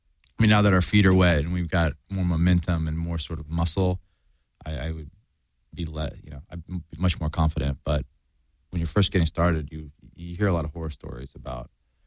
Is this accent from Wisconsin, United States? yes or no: no; Austin, Texas, United States; But I'm originally from Austin, Texas. Born and raised in Austin, Texas, and went to college there